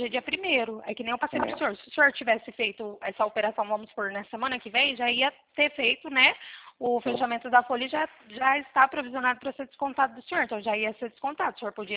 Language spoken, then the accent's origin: Portuguese; Bebedouro, São Paulo, Brazil